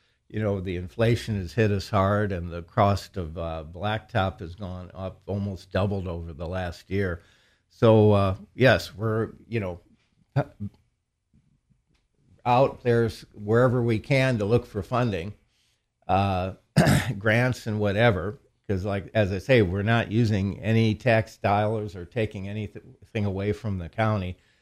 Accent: Rockville, Indiana, United States; But you would start, say, I'm from Rockville, so we'd start at the depot in Rockville, go over the covered bridge, and then down the trail, headed due south, through Catlin, through Jessup, go through the middle of Rosedale.

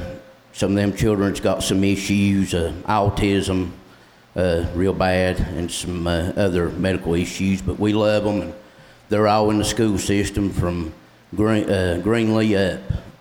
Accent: Spruce Pine, North Carolina, United States; I was born here in Spruce Pine, 1973, never left, so I'm a permanent resident.

